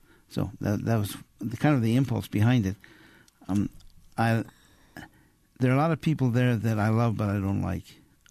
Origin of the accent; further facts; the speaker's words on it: Wisconsin, United States; Yes, I grew up in Wisconsin. And I knew the people who are in that book.